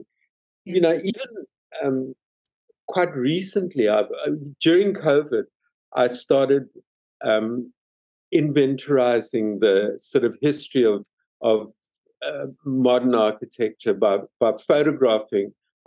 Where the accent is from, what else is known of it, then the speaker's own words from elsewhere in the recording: Johannesburg, Gauteng, South Africa; growing up in Africa, there were, you know, Johannesburg was actually a modern and quite beautiful city.